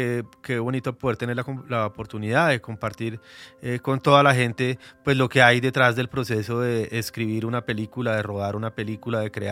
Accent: Colombia; contar esas historias nuestras también, que es tan importante para todos como colombianos.

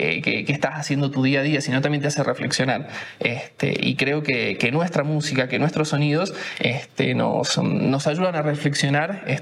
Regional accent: Argentina; Yo vengo de Argentina, una ciudad muy pequeña.

